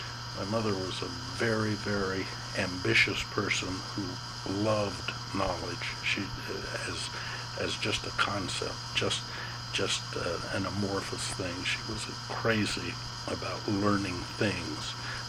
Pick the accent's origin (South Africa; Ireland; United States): United States; Oklahoma; born there; I was born in Oklahoma in 1934.